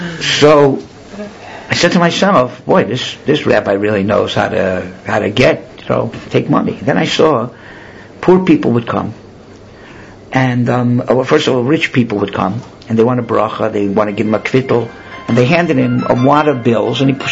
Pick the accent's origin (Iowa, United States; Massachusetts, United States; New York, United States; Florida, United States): Florida, United States; Miami; When I was a teenager, and I grew up in Miami